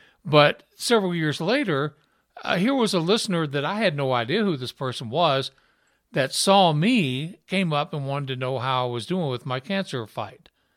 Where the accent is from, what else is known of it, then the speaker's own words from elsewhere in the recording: Utah, United States; then they found out I was from Utah, so we had to start talking about Utah Jazz basketball against Sacramento Kings.